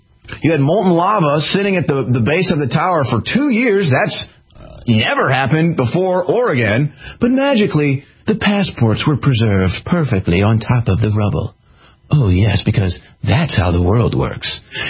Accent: United States; But as an American, I see what comes on the other side of her approach to this

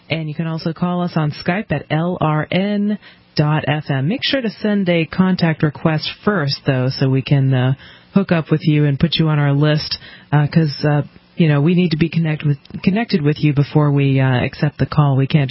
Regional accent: Massachusetts, United States; now in New Hampshire, United States; I saved a lot of money when I came from Massachusetts and started living here.

